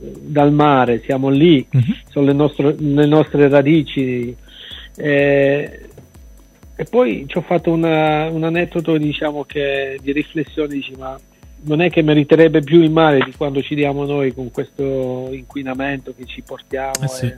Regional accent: Zurich, Switzerland; born there; Io sono nato a Zurigo, ho le origini lucane

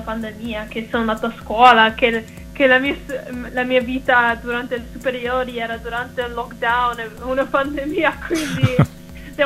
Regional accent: Singapore; Italian is a second language; also born or lived in Italy; now in Dublin, Ireland; a sei mesi i miei genitori si sono spostati dall'Italia a Singapore, quindi io sono cresciuta a Singapore. E poi un anno fa mi sono spostata da Singapore a qua in Irlanda, a Dublino.

